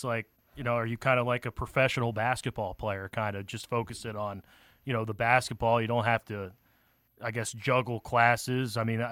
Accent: Pennsylvania, United States; also born or lived in Sisseton; Yeah, I used to do that a lot when I'm from Pennsylvania. I would fly from Philly to Minneapolis. When I was living in Sisseton at the time

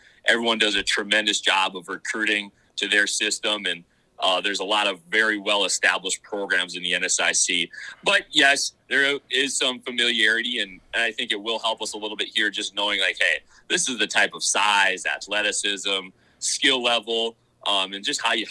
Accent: Pelican Rapids, Minnesota, United States; I'm from Pelican Rapids, Minnesota, originally.

